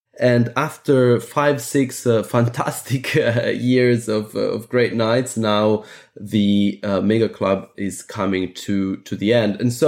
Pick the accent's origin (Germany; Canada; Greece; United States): Greece; Athens, Attica; born there; English is a second language; I was born in Athens.